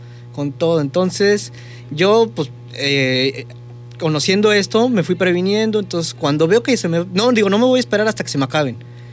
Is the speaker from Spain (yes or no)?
no; Tlaxcala, Mexico; para los que no sepan, soy del estado de Tlaxcala.